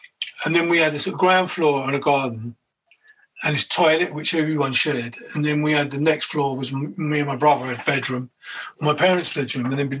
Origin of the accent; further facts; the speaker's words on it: Kentish Town, London, United Kingdom; now in Brighton, United Kingdom; I've been living in Brighton for 14 years. I go back to the old area, you know